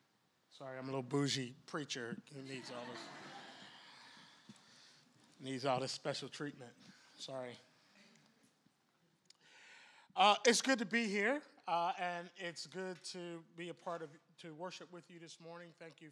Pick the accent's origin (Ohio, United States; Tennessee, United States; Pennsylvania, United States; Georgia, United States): Pennsylvania, United States; Philadelphia; I grew up in Philadelphia, and West Philadelphia, you know. That line is always good, right? Just thank you … you know. I grew up in a Black Baptist church.